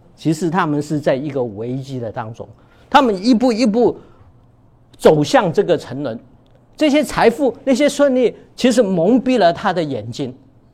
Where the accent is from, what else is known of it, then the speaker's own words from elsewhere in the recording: China; 就等于说用我们的现在的我们中国人话讲